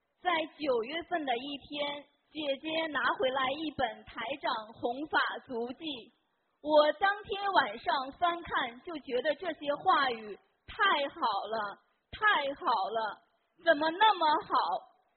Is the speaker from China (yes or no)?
yes; Beijing, China; 我是来自北京的